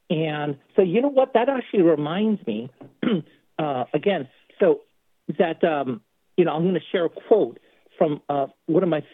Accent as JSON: {"language": "English", "region": "California", "country": "United States", "tie": "born or raised there", "lives_now": "Philadelphia, United States", "said": "even though I'm a transplant from California, I used to love the 49ers when I grew up there. But, you know, since I've been here, I've lived here in Philadelphia area longer than I have in California."}